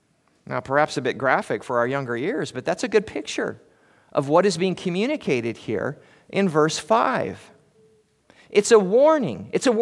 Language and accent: English; Washington, United States; I know I-90 well, growing up in Eastern Washington, going to school at PLU, and then having family and friends over there for years.